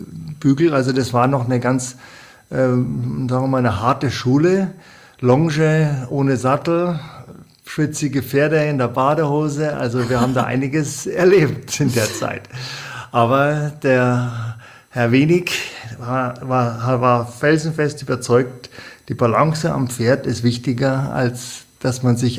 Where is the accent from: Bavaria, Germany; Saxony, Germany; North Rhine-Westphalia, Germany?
Bavaria, Germany